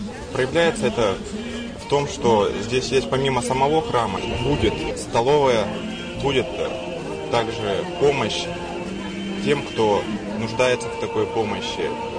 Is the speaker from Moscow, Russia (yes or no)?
no; Nefteyugansk, Khanty-Mansi Autonomous Okrug, Russia; Я приехал из Нефтеюганска, Ханты-Мансийского автономного округа. Первые шаги в православии были сделаны там.